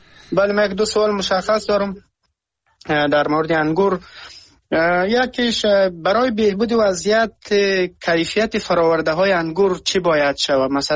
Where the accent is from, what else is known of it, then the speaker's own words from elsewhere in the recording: Afghanistan; ما که در سمت شمال افغانستان در واقع بزرگ شدیم